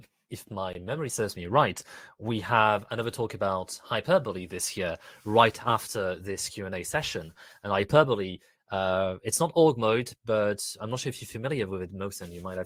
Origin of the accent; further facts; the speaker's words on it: Brazil; I'm from Brazil.